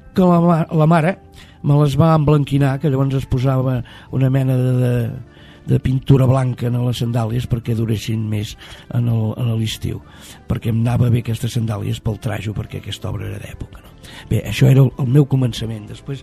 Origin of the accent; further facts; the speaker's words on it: Barcelona, Catalonia, Spain; soc d'Horta, del barri d'Horta, dels que encara anem a Barcelona quan hem d'anar a comprar alguna cosa